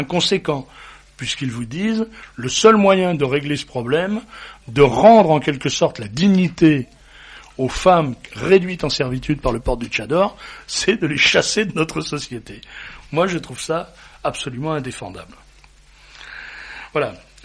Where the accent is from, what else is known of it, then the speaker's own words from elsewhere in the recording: France; C'est un système constant chez nous, en France.